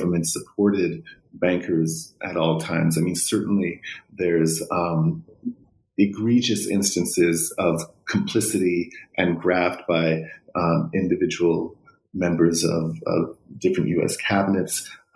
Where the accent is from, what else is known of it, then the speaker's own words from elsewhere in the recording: Vancouver, British Columbia, Canada; I'm a Canadian. I grew up in Vancouver. I grew up with, you know, under the shadows of these Canadian banks. My father's from Jamaica